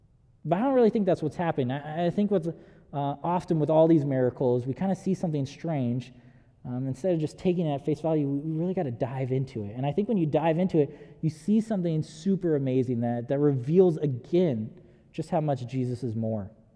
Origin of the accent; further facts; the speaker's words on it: Huntington Beach, California, United States; because I'm actually originally from Huntington Beach.